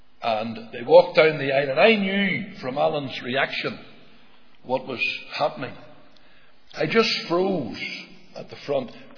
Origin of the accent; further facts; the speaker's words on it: Belfast, Northern Ireland, United Kingdom; I was born and raised in Belfast in a place called Tiger's Bay. It's a very rough place.